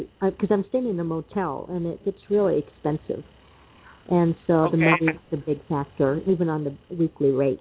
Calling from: Colorado, United States; Colorado.

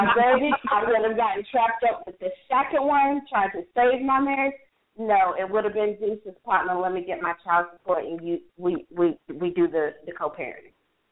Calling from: Atlanta, Georgia, United States; I'm calling from Atlanta.

